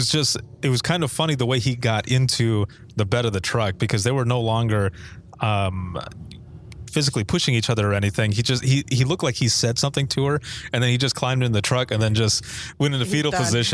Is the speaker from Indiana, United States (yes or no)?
yes; Indiana, United States; I said, I'm from Indiana, but I have cross streets.